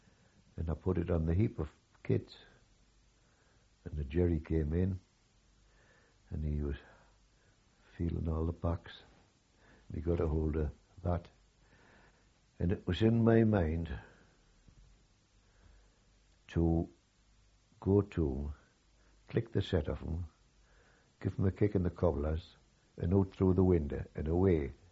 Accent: North East England, United Kingdom; I'm a Northumbrian, I was born in Northumberland. My father came from Durham. My mother came from Durham.

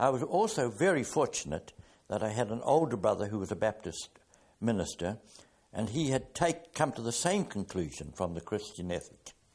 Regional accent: New Zealand; also born or lived in Galashiels, United Kingdom; I was born in Galla Shields in Scotland. And when I was about 4.5 years old, our family migrated to New Zealand and settled down in the south of New Zealand. And there I received my primary and secondary education.

